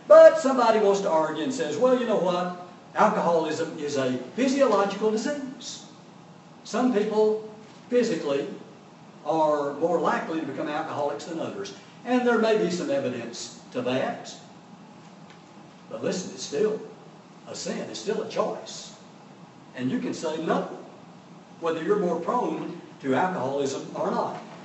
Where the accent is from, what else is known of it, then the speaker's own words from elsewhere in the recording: Houston, Texas, United States; now in Texarkana, United States; I grew up in Houston, as most of you know. I live in Texarkana now.